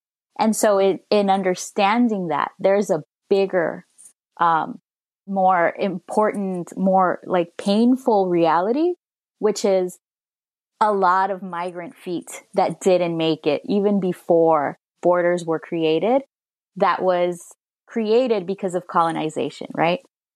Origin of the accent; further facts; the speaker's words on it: Los Angeles, California, United States; because I'm from Los Angeles. And predominantly, it is like the Latino community that stands out the most is Mexican, right? But I didn't grow up in that part of the neighborhood. I grew up more towards Inglewood.